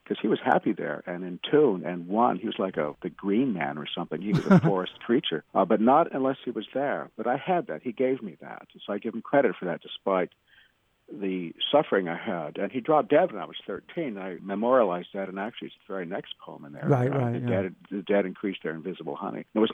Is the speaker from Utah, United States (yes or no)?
no; California, United States; I'm from California.